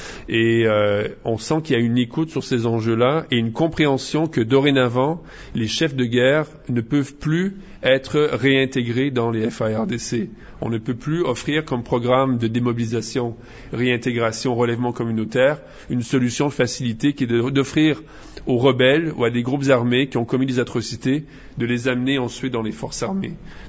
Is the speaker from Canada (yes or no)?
yes; Canada; Bon, moi, je viens du Canada, qui est un pays encore plus énorme, parce que il couvre trois océans.